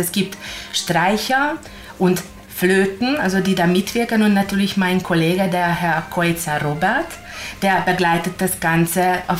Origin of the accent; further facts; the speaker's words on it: Hungary; Ja, ich bin Ungarin, genau.